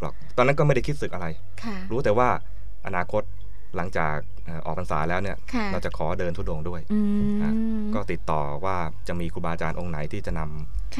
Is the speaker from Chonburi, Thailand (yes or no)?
no; Bang Pakong, Chachoengsao, Thailand; ฉะเชิงเทราบางปะกง